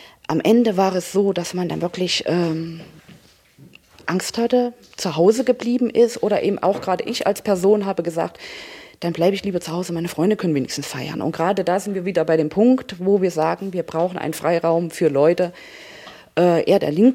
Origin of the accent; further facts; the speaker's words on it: Arnstadt, Thuringia, Germany; ich bin in Arnstadt geboren und hier aufgewachsen.